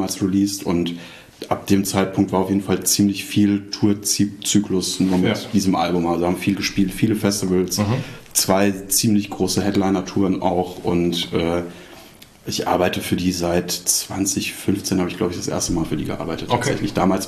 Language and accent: German; Hesse, Germany; now in Bremen, Germany; aber ich bin als Hesse nach Bremen gekommen